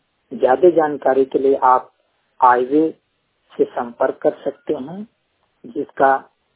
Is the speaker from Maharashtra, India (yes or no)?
no; Azamgarh, Uttar Pradesh, India; उत्तर प्रदेश वाराणसी में मेरा अध्ययन हुआ और मैं आजमगढ़ जिले से बिलोंग करता हूं और मैं टोटली ब्लाइंड हूं